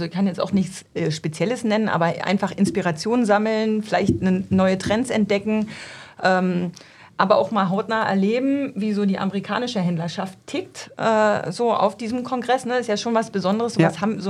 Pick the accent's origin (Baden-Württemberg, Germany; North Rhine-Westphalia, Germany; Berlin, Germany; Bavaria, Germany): Berlin, Germany; Ich bin aus der Region hier in Berlin.